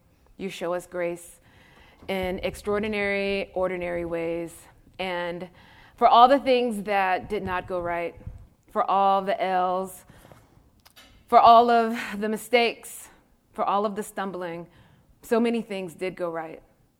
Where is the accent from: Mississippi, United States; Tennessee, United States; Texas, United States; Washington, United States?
Mississippi, United States; Biloxi; Princeton is a particular place, and so is Biloxi. And Biloxi is in the, it's like, people say the Bible Belt.